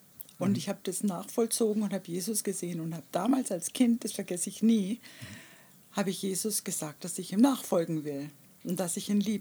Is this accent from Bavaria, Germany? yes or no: yes; Würzburg, Bavaria, Germany; Ich habe in meiner Mutter, ihrem Leib, noch das Ende des Krieges miterlebt. Mhm. Mhm. Und ich bin geboren in Würzburg.